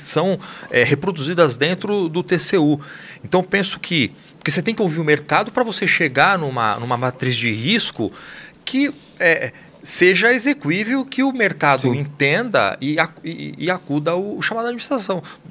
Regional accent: Paraná, Brazil; eu sou lá do norte do Paraná

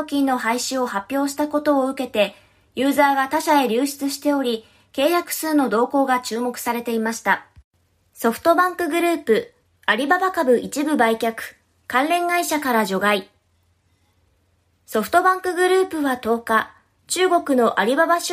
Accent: Ibaraki, Japan; 私は地元茨城県にある筑波山に遠足で行ったこと

